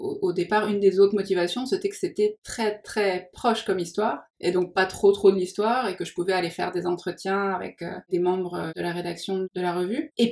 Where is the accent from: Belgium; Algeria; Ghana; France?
France; Metz, Grand Est; parce que je viens de Metz.